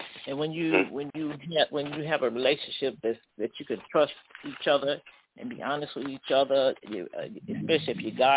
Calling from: Chicago, Illinois, United States; I'm calling from Chicago, Illinois.

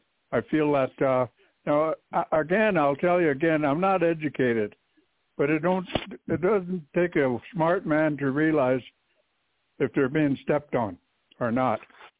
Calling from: Cheyenne River, South Dakota, United States; This is 964-7225, and I'm calling from Cheyenne River.

